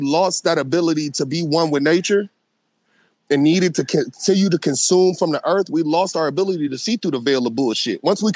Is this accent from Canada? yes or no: no; Cleveland, Ohio, United States; born there; also born or lived in Compton / Nashville; I'm born from Cleveland, moved all around, you know, from Compton to Nashville. So I'm just a baby of the earth.